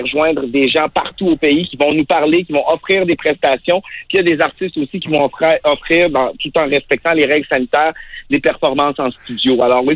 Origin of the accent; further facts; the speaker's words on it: Haiti; born there; je suis né en Haïti. J'ai-tu le droit de me considérer comme étant haïtien, québécois, de Québec, aussi canadien? Ma sœur, tu sais, moi, j'ai été adopté.